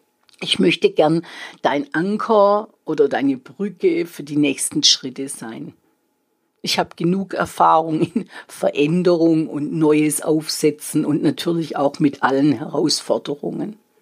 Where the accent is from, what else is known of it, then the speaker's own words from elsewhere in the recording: Baden-Württemberg, Germany; accent: Swabian; ich bin Schwäbin. Das, was so wie ich spreche, ist hochschwäbisch.